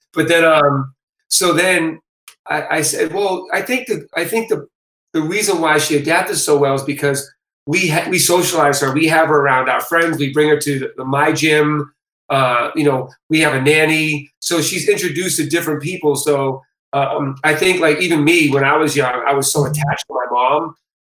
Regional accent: Boston, Massachusetts, United States; born there; Yeah, I was born in Boston.

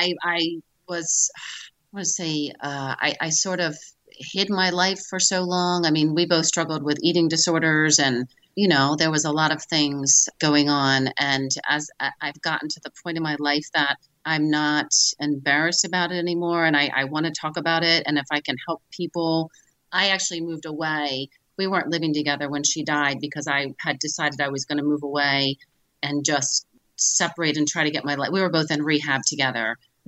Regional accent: Annapolis, Maryland, United States; So we grew up in Annapolis, went to high school there.

